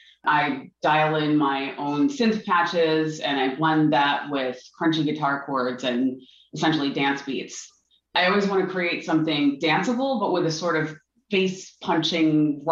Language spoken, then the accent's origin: English; New York City, New York, United States; I hail from New York City metro area